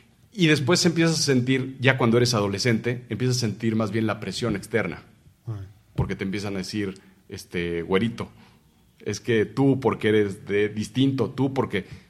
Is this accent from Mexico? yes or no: yes; Mexico; born there; somos mexicanos, nacimos en México